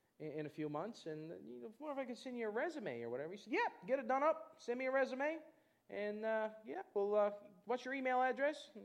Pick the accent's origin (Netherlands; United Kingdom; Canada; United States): Canada; Newfoundland and Labrador; I'm from Newfoundland. You have any idea how far apart that is?